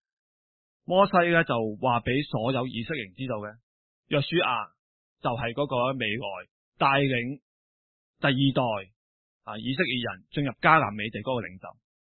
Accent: China; 咁其实作为中国人见到中国嘅经济发展啊，科技发展啊，等于都我都觉得自豪嘅。

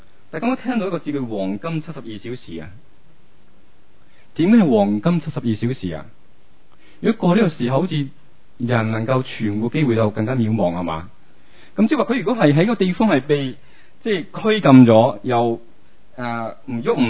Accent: Hong Kong; 我哋香港人系冇乜咁嘅经验

